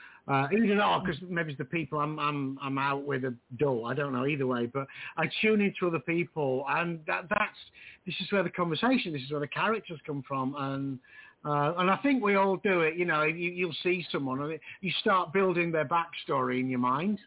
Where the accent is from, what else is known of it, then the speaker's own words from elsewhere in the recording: England, United Kingdom; for me, being a Brit, I mean, 10% is pretty good. You know, we don't have the tipping culture, or we didn't have the tipping culture back in England.